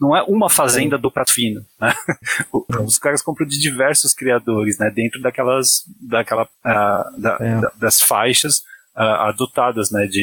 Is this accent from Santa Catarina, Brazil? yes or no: no; Santos, São Paulo, Brazil; Cara, eu sou de Santos. Eu pegava o ônibus e passava pelo Porto de Santos.